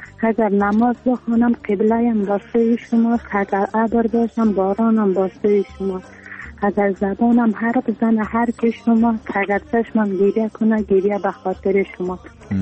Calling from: Faryab, Afghanistan; از ولایت فاریاب ولسوالی پشتان

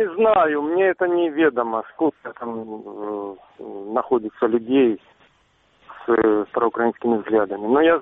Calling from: Avdiivka, Donetsk Oblast, Ukraine; Добрый вечер, я из Авдеевки.

